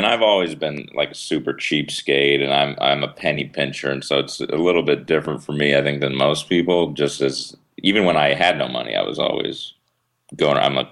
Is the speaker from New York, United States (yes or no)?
no; Boston, Massachusetts, United States; And I took an economics class at UMass Boston, which I'm from the Boston area.